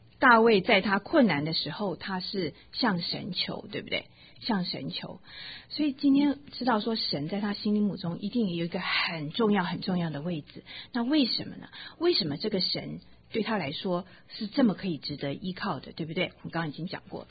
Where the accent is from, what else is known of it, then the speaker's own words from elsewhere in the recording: China; 这我们中国人最会，中国人爱面子，对不对？